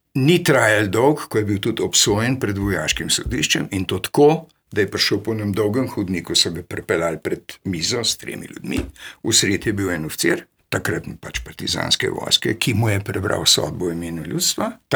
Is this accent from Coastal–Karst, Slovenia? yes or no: no; Ljubljana, Slovenia; od svojega prvega razreda v osnovni šoli, v Ljubljani na Vrtači, sem Ljubljančan rojen